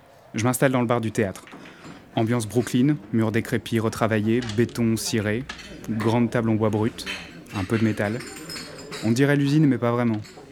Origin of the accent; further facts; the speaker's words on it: Bourgogne-Franche-Comté, France; J'ai pas grandi à Paris, j'ai grandi à Saint-Cel-et-Rouvray, dans le Morvan, en Bourgogne, un petit village d'une centaine d'habitants. Presque toute ma famille est encore là-bas, sauf moi.